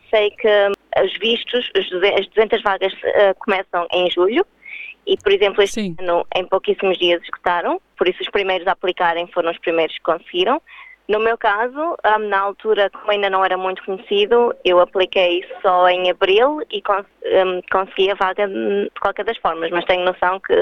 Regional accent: Lamego, Viseu, Portugal; Eu sou de Lamego, é uma cidade pequena em Trás-os-Montes.

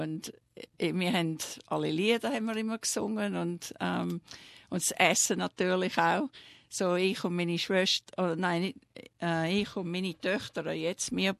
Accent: Melbourne, Victoria, Australia; born there; first language Swiss German; German is a second language; ich bin in Melbourne geboren. Schon lange her. und ich habe Schweizerdeutsch geredet, bis ich etwa 6 Jahre alt war. Erst in der Schule habe ich dann Englisch gelernt. So daheim, mein Vater war Polnisch und meine Mutter Schweizerin.

